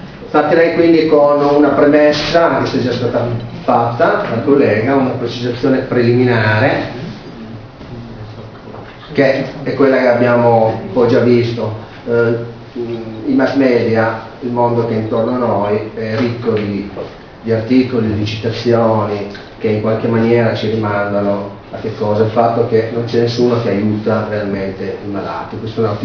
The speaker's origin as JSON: {"language": "Italian", "town": "Turin", "region": "Piedmont", "country": "Italy", "said": "Sono già stato presentato dal collega, vengo da Torino."}